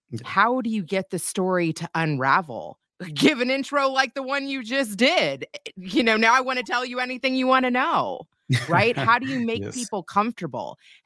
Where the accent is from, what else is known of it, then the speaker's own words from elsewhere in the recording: Kentucky, United States; I'm a Jew from Kentucky, or that I'm the only Jew at the Passover retreat from Kentucky